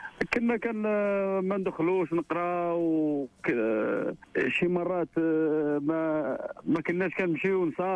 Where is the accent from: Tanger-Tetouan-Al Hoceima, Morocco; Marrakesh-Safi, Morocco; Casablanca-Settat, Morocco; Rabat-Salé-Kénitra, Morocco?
Casablanca-Settat, Morocco; Sidi Bennour; دوزتها في سيدي بنور.